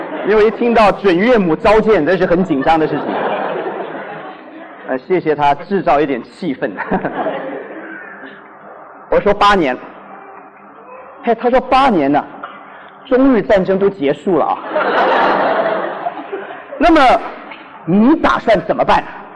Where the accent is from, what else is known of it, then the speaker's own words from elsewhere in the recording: Guangdong, China; 我昨天讲我是广东人，